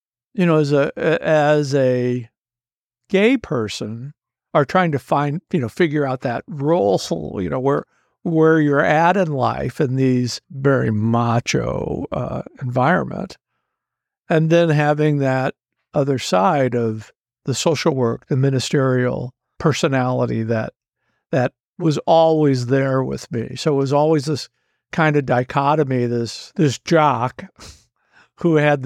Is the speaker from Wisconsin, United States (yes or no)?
no; St. Louis, Missouri, United States; I grew up in St. Louis in a traditional Roman Catholic background, six siblings, a community that everybody pretty much knew one another